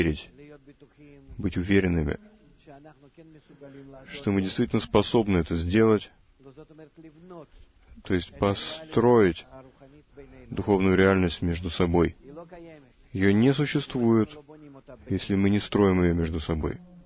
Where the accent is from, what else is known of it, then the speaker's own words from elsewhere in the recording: San Francisco, California, United States; из Сан-Франциско.